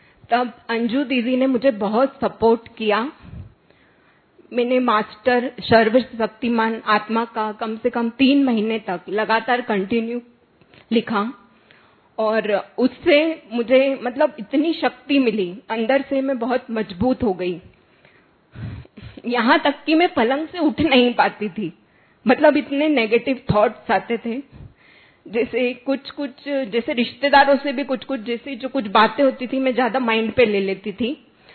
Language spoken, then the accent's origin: Hindi; Singrauli, Madhya Pradesh, India; और हम सिंगरौली से हैं, सिंगरौली MP।